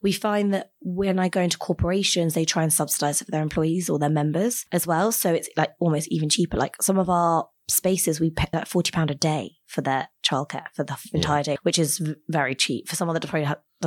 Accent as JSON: {"language": "English", "country": "United Kingdom", "tie": "born there", "said": "So as you probably could tell from my surname, I'm of Indian heritage. So I was born in the UK. My mum moved from India when she was 6 months. My dad is a full-on Geordie, born in Newcastle, thick Geordie accent."}